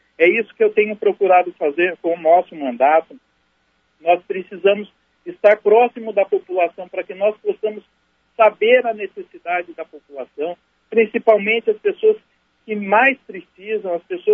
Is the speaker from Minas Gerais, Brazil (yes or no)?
no; Campinas, São Paulo, Brazil; born there; nós que moramos em Campinas, eu, por exemplo, que sou nascido em Campinas